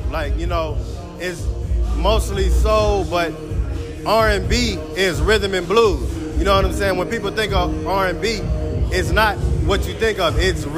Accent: Pembroke, Illinois, United States; also born or lived in Gary, Indiana; I was born and raised in Gary, Indiana, but I was raised mostly in Pembroke, Illinois. It's a small town right outside of Kankakee, Illinois.

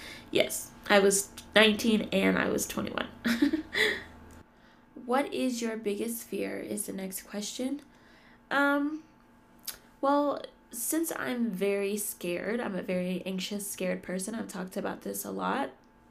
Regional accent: Denver, Colorado, United States; now in Colorado Springs, United States; I am from Colorado. Originally from Denver, Colorado, but I live right now in Colorado Springs, Colorado

